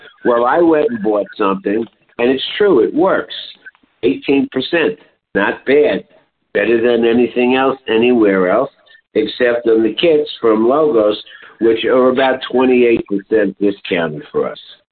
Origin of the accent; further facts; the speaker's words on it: New York City, New York, United States; the sauce that he prefers, I grew up eating in Lower Manhattan in Little Italy